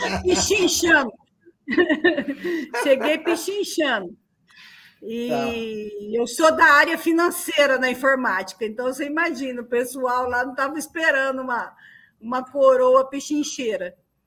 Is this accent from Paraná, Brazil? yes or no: no; Ribeirão Preto, São Paulo, Brazil; also born or lived in Campinas; Eu venho de cidade mais de interior, porque aqui eu venho de Ribeirão Preto